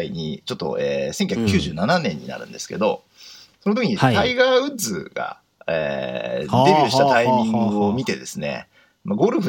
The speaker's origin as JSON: {"language": "Japanese", "region": "Tokyo", "country": "Japan", "tie": "born or raised there", "said": "出身はもうずっと東京都でして、"}